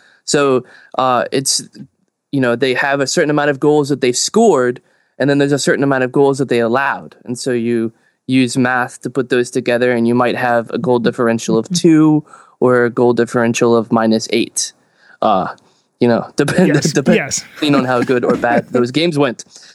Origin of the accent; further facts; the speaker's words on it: New Orleans, Louisiana, United States; I'm from New Orleans.